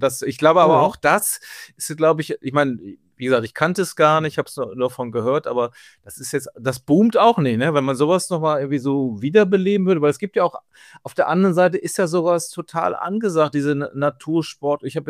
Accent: Duisburg, North Rhine-Westphalia, Germany; ich komme ja nur aus NRW und Duisburg

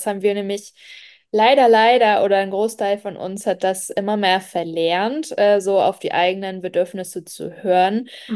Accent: Schleswig-Holstein, Germany; meine wirkliche Heimat ist eigentlich die Nordseeküste, also Dithmarschen, falls wem das vielleicht auch irgendwas sagt. Genau, da komme ich ursprünglich her. Derzeit wohne ich aber tatsächlich jetzt seit 4 Monaten in Dubai.

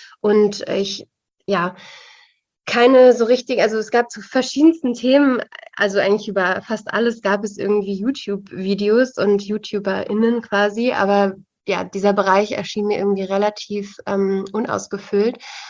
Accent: Hamburg area, Germany; now in Berlin, Germany; also geboren bin ich in Hamburg und dann in einem Dorf, nach einigen Jahren aufgewachsen, also die ersten Jahre in Hamburg und dann in einem Dorf in der Nähe von Hamburg und jetzt lebe ich aber seit fast 5 Jahren in Berlin.

